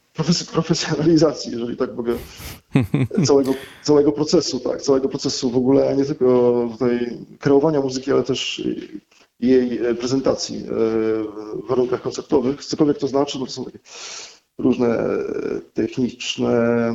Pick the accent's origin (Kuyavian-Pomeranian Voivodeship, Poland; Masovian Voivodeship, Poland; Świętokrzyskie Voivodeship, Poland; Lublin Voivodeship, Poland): Kuyavian-Pomeranian Voivodeship, Poland; Bydgoszcz; dzwonię z Bydgoszczy, rozmawiamy, ja jestem z Bydgoszczy